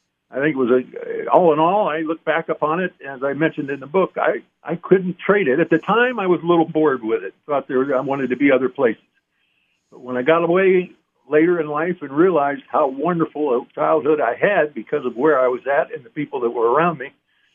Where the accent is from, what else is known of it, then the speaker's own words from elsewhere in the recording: Stowe, Ohio, United States; Well, I grew up in the country, and Stowe, Ohio is very much in the country. Northeastern Ohio, probably 30 miles southwest of Cleveland, about 12 miles from Akron.